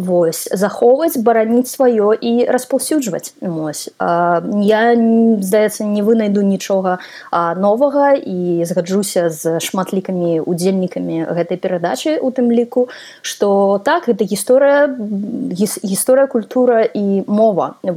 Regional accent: Minsk, Belarus; first language Russian; Belarusian is a second language; бо я з Менску выхоўвалася ў рускамоўнай сям'і, да беларускай мовы.

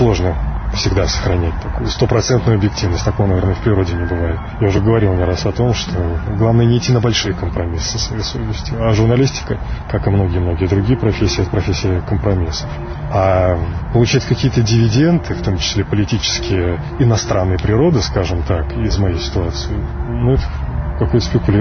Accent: Belarus; born there; moved away as an adult; Для меня является важным тот факт, что я уезжаю из Беларуси. Я никогда не думал, что я отсюда уеду

